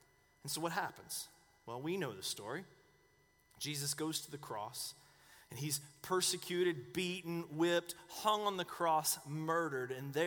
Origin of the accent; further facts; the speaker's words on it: North Carolina, United States; Now, I came from North Carolina, this college basketball country.